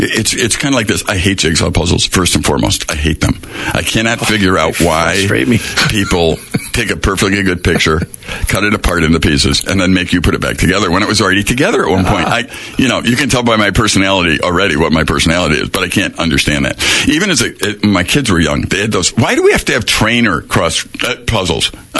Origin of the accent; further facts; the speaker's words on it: Chicago, Illinois, United States; I grew up in Chicago